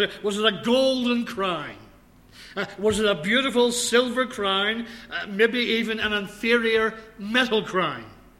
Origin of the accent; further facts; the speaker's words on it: United Kingdom; now in Australia; Being a Brit, I was thinking of the crown jewels. I'm an Australian now, by the way.